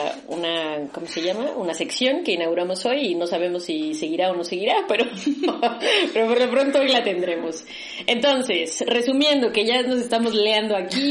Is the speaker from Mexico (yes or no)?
yes; Mexico; now in Madrid, Spain; somos mexicanas